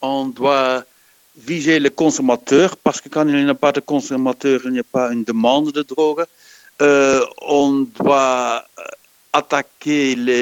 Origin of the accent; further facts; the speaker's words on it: Belgium; Heureusement, on n'a pas ce type de violence chez nous en Belgique.